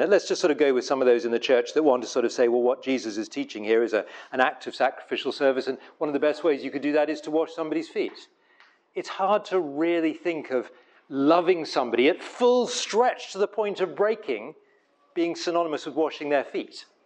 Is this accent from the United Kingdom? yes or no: yes; England, United Kingdom; Yeah, it's my way of saying I am English.